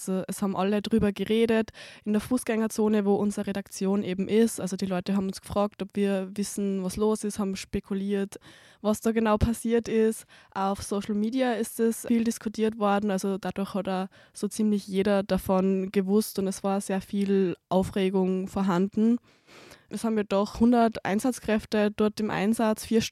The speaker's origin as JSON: {"language": "German", "region": "Styria", "country": "Austria", "said": "ich bin aus dem Ausseerland"}